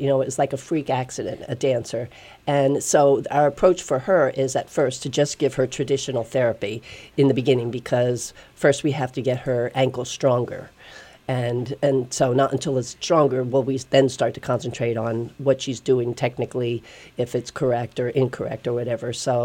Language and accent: English; Pennsylvania, United States; I grew up in the Lehigh Valley, started my dance training here, and then I went and traveled around, you know, to different places. But I wanted to come back to Bethlehem because I love Bethlehem so much.